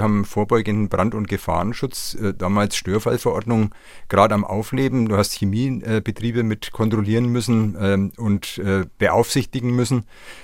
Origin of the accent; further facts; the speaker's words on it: Nuremberg, Bavaria, Germany; Ich bin in Johannes aufgewachsen, mitten in Nürnberg letztlich.